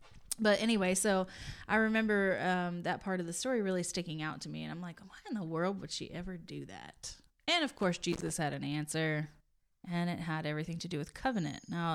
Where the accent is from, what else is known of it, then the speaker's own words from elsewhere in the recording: West Virginia, United States; To my home state of West by God, Virginia, the wild, wonderful country.